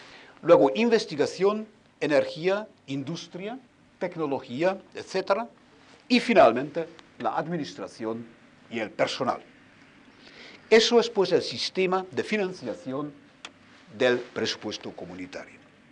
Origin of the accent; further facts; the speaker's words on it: Berlin, Germany; el presupuesto de la ciudad de Berlín, de donde vengo yo